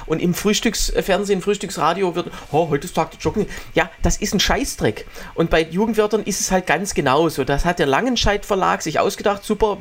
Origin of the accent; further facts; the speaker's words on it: Baden-Württemberg, Germany; im Schwäbischen, im Schwabenland, wo ich herkomme, ist das ja tatsächlich so.